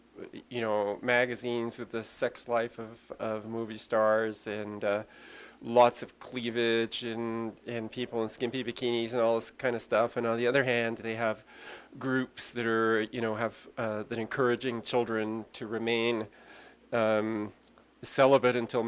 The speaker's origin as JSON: {"language": "English", "region": "England", "country": "United Kingdom", "tie": "born or raised there", "also_born_or_lived": "Canada", "said": "growing up in England and Canada"}